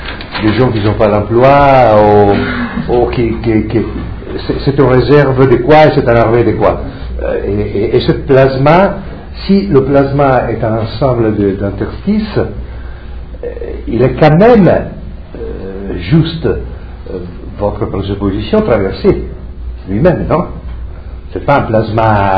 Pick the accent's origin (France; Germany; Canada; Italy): Italy; Padua, Veneto; French is a second language; Quand j'étais petit, j'habitais à Padoue